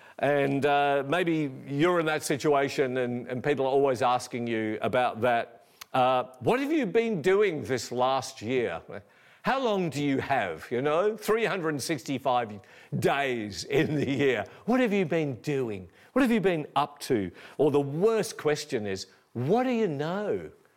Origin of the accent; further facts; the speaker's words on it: Perth, Western Australia, Australia; And, you know, I'm from Perth in Western Australia. All my family live over there.